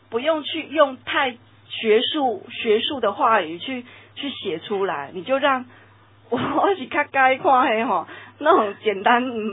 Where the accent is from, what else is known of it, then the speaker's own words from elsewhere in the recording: Taiwan; 我们台湾人要去了解